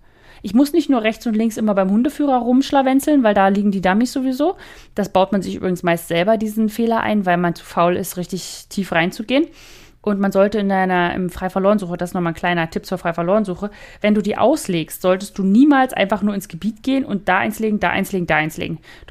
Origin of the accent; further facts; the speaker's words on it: Brandenburg, Germany; Aber ich komme ja ursprünglich aus Brandenburg und da hat man Bräuler gesagt.